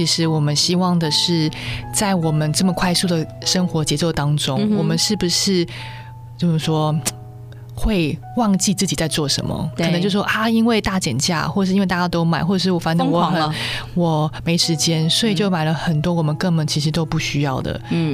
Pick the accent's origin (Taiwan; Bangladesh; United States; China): China; 对对，我可以了解，因为我也是中国人。